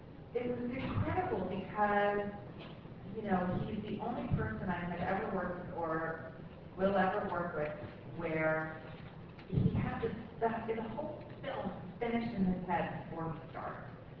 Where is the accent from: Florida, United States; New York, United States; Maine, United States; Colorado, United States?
New York, United States; Because I'm from New York.